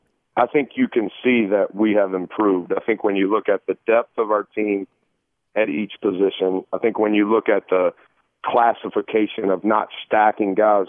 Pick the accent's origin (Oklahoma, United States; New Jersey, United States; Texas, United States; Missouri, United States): Texas, United States; back when I was a kid growing up in Texas, what they were doing with the Cowboys